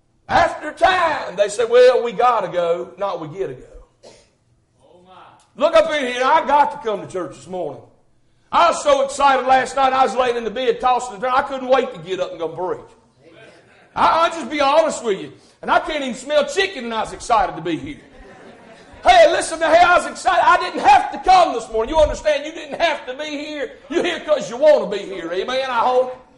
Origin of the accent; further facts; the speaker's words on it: United States; Now, I'm not sorry I'm from America.